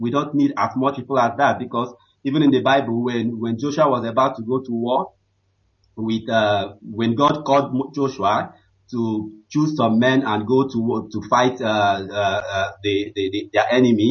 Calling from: Nigeria; from calling from Austria.

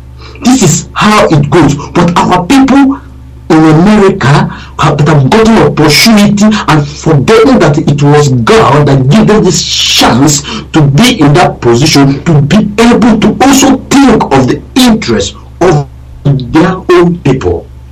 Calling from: Germany; I'm calling from Germany.

